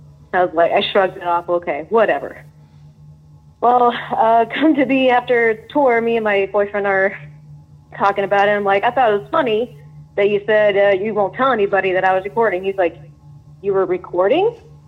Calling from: Traverse City, Michigan, United States; Yeah, I'm calling from Traverse City, Michigan.

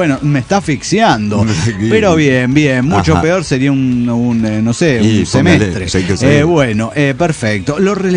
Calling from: Rosario, Santa Fe, Argentina; Soy la sacerdotisa de Millacal de Rosario, Argentina.

